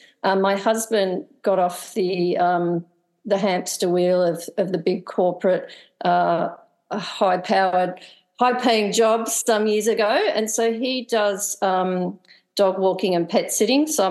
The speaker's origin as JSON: {"language": "English", "town": "Melbourne", "region": "Victoria", "country": "Australia", "said": "We're both originally from Melbourne, so this is where we've been for about 12 years and we love it."}